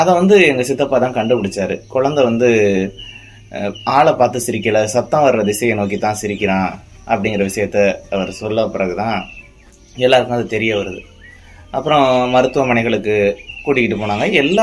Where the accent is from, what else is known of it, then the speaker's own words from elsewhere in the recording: Shanmuganathapuram, Tamil Nadu, India; என்னோட சொந்த ஊர் புதுக்கோட்டை மாவட்டம் சண்முகநாதபுரம். அங்கே தான் நான் பிறந்தேன்.